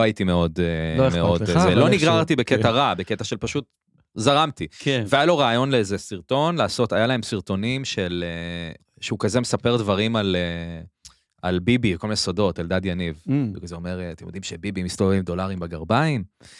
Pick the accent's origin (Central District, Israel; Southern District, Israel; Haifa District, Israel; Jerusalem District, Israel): Central District, Israel; Ra'anana; now in Tel Aviv, Israel; אז אני מרעננה, אבל אני גר כמעט 10 שנים בתל אביב, עם הפסקה של שנה בירושלים.